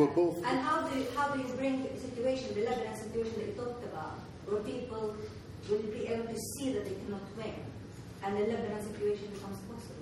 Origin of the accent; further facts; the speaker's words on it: Switzerland; I come from Switzerland